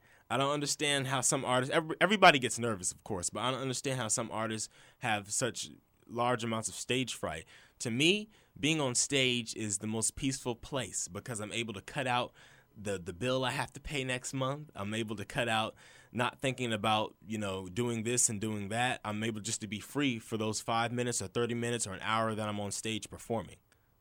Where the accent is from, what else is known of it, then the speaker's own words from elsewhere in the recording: Charleston, United States; Even in my hometown of Charleston, it just saddens me